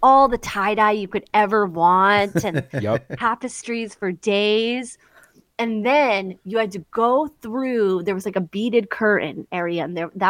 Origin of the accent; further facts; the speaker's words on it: New Jersey, United States; I grew up on the Jersey Shore.